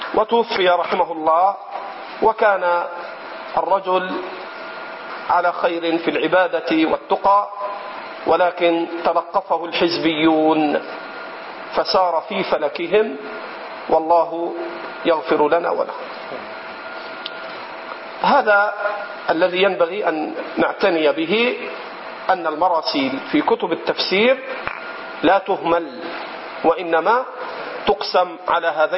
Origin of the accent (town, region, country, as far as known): Egypt